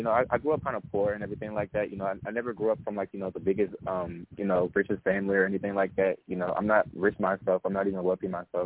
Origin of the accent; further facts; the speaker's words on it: Charlotte, North Carolina, United States; I was raised and born in Charlotte, North Carolina.